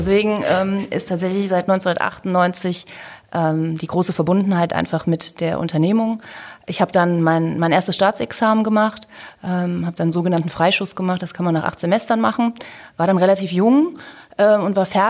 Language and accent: German; Düsseldorf, North Rhine-Westphalia, Germany; also born or lived in Hamburg; dass ich tatsächlich wohnhaft bin in Düsseldorf. Ich bin in Düsseldorf groß geworden und habe, als ich die Geschäftsführung jetzt der Holding in 2009 übernommen habe, auch sehr viele Jahre in Hamburg gewohnt und gelebt.